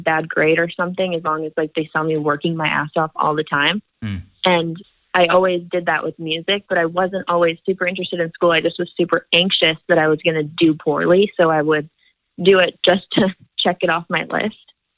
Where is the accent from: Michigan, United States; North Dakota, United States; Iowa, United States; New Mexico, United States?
Michigan, United States; Detroit; I'm from Detroit, Michigan.